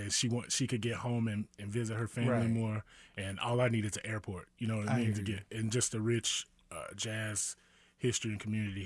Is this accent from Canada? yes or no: no; Waynesboro, Georgia, United States; now in Kansas City, United States; I'm originally from Waynesboro, Georgia. It's a little small country town, like two red lights.